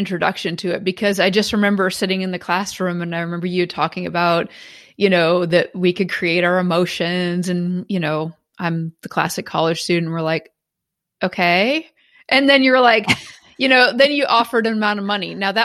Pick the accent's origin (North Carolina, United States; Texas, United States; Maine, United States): Maine, United States; I grew up in Maine and we would go to horse shows